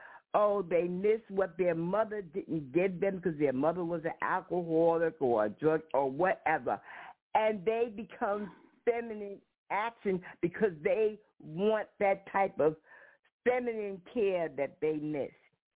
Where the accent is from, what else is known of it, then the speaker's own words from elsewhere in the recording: New York, United States; now in North Providence, United States; Well, I live in North Providence, but I'm from New York.